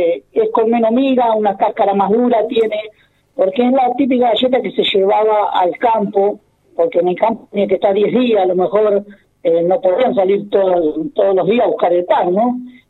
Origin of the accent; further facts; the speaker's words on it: Carmen de Areco, Buenos Aires Province, Argentina; now in Mercedes, Argentina; Yo vengo de la ciudad de Carmen de Areco, hace 19 años que estoy radicado acá en Mercedes.